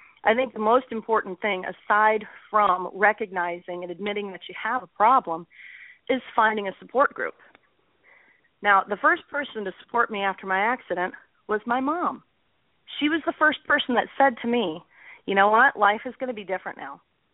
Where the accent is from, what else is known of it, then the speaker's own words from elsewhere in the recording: Michigan, United States; I grew up in Michigan, and I had a unique childhood.